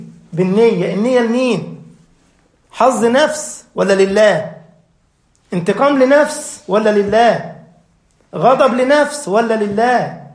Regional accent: Egypt; now in Germany; في بلح أحمر كده اسمه زغلول عندنا في مصر مش موجود هنا في ألمانيا

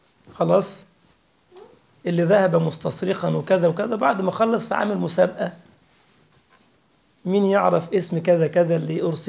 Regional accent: Egypt; كلمة عيط عندنا في مصر يعني يبكي

